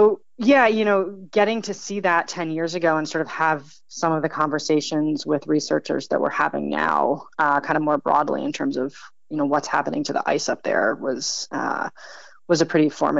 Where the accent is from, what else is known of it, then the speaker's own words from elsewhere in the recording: New Jersey, United States; even though I grew up in New Jersey, my family spent a lot of time on the Chesapeake Bay down in Maryland